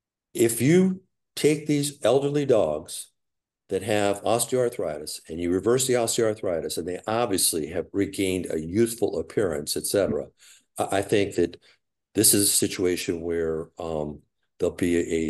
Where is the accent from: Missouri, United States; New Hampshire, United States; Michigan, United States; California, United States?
Missouri, United States; I mean, I got to tell you, Adam, I'm from Missouri. It's the show me state.